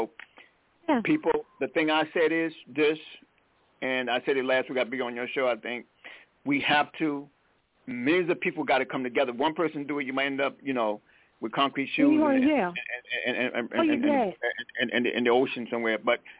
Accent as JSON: {"language": "English", "region": "South Carolina", "country": "United States", "said": "Y'all know I'm from South Carolina."}